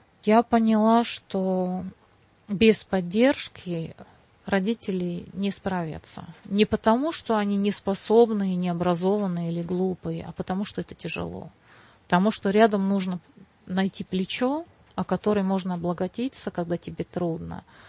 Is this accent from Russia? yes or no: no; Slovakia; Я выросла в Татрах, в горах Словакии, и...